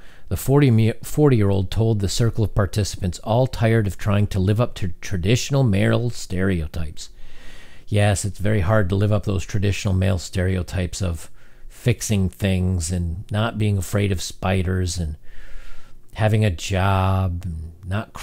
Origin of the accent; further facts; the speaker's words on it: Louisiana, United States; I grew up in Louisiana where the definition of a man is very narrow.